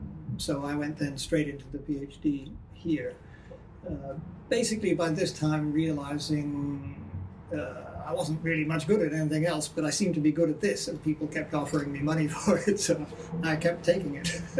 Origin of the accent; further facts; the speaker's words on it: Canada; moved away as an adult; now in London, United Kingdom; I was born in London just after the war. For a variety of reasons, my family emigrated to Canada in 1954. So when I was eight, so I grew up in Canada, and then I emigrated back to London in the late 1960s